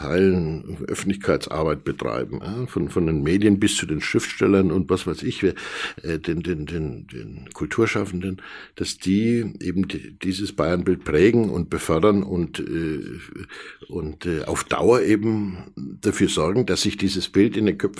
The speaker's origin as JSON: {"language": "German", "region": "Bavaria", "country": "Germany", "said": "das ist der Punkt, den man als Franke aus verschiedensten Gründen, und nicht nur als Franke, auf keinen Fall so gehen lassen darf."}